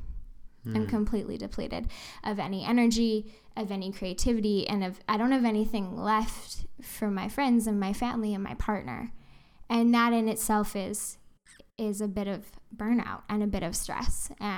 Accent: Kelowna, British Columbia, Canada; No one has air conditioning. I'm from Kelowna. We have air conditioning.

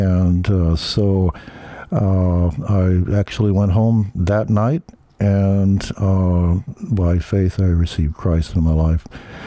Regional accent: Oregon, United States; And I grew up in Southern Oregon, down in near Medford.

